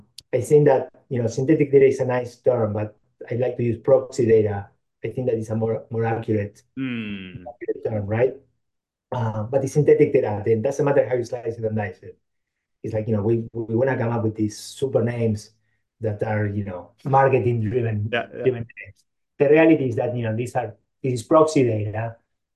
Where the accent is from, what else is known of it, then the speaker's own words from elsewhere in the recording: Argentina; first language Yiddish; English is a second language; moved away as an adult; now in United States; So I grew up in Argentina. And I moved to the States when I was 18 to come to school. And so my first language was actually Yiddish, because at home we spoke Yiddish.